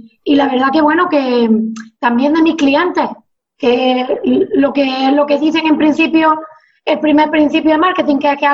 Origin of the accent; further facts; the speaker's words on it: Granada, Andalusia, Spain; de Granada